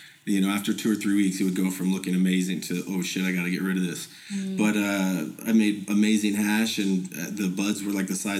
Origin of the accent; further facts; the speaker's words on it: Sacramento, California, United States; also born or lived in Bay Area; And so, born and raised in Sacramento, City of Trees. Shout out to City of Trees. And I went to the Bay Area when I was about 20, started doing real estate.